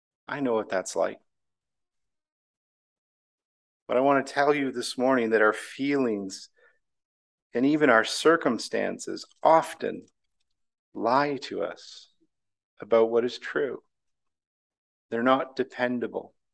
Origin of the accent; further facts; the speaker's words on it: Ontario, Canada; That may be a product of growing up in Southern Ontario